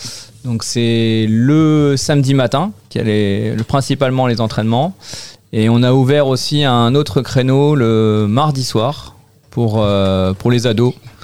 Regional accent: northern France, France; je viens du nord de la France et dans le nord de la France, le hockey c'est assez connu.

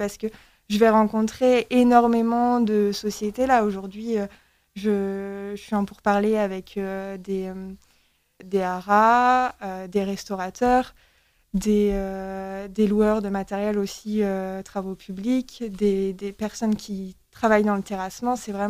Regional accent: Château-du-Loir, Pays de la Loire, France; Moi, je suis originaire du sud de la Sarre, donc Château du Loir.

